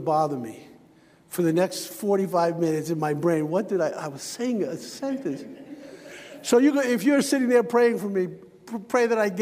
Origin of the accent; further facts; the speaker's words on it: The Bronx, New York, United States; Now, I grew up in the Bronx, an apartment building.